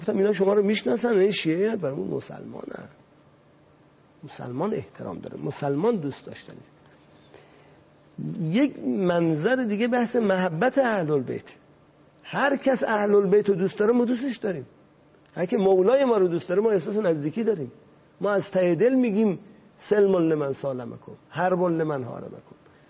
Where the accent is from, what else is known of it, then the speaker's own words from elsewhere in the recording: Iran; ما همه سرنشینان یک کشتی هستیم، ما همه ایرانی هستیم.